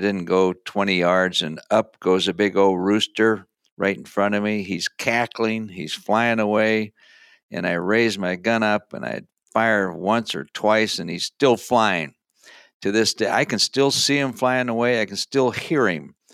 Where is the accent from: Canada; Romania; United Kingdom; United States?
United States; Iowa; As you know, I grew up in Iowa, went to Iowa State. Then I left and went to work for the South Dakota Game and Fish Department.